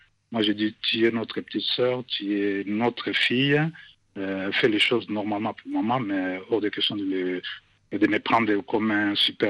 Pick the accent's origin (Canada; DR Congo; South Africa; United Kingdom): DR Congo; Kinshasa; Je suis natif de Kinshasa.